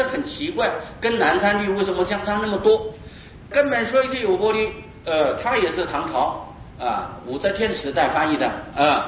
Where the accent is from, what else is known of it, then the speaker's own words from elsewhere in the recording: Taiwan; 我们台湾人做的波